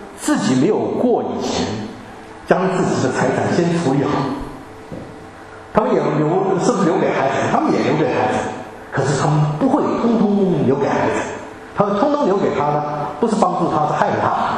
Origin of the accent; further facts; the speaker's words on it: China; 其实我也不例外，我也是中国人。